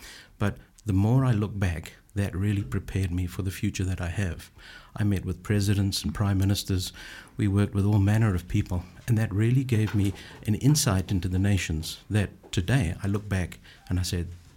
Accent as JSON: {"language": "English", "country": "Zimbabwe", "accent": "Zimbabwean", "lives_now": "United States", "said": "My accent is from Zimbabwe in Africa. I'm British. I'm now American."}